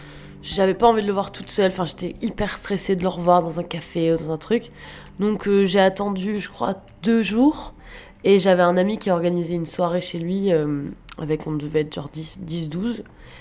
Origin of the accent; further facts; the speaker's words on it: Biarritz, Nouvelle-Aquitaine, France; Moi, je viens de Biarritz, où il y a beaucoup, beaucoup de touristes qui viennent